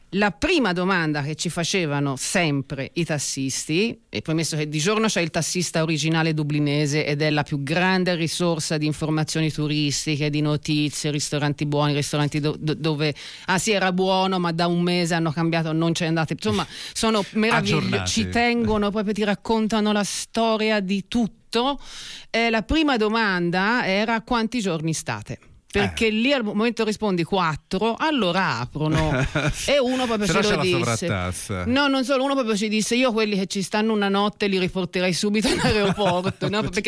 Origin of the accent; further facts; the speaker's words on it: Florence, Tuscany, Italy; Cioè io comunque sono fiorentina, non lavoro direttamente col turismo, nel turismo